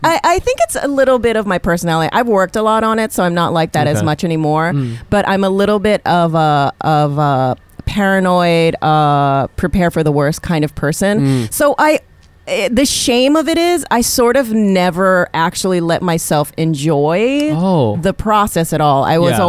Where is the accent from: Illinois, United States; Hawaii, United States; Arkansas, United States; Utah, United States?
Hawaii, United States; You know, it's weird growing up in Hawaii because the experience is you are the majority.